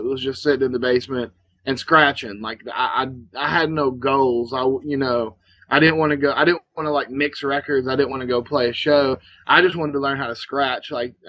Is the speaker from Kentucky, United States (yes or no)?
yes; Owensboro, Kentucky, United States; moved away as an adult; now in Nashville, United States; No, I'm from Owensboro, Kentucky. It's about 2 hours north of Nashville, so it's not like I crossed a great cultural divide when I moved to Nashville